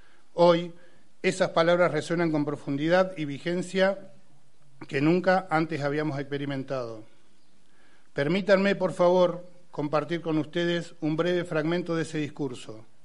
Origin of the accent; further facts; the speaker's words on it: Argentina; Como argentinos, debemos unirnos en torno a la defensa de nuestra democracia y la construcción de un país más justo y próspero.